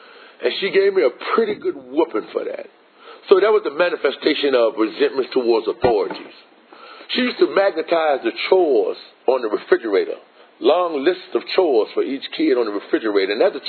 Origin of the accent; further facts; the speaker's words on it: Richmond, Virginia, United States; I come from the inner city of Richmond. I come from Creighton Court. They call them projects, or in a more general word, I come from the ghetto.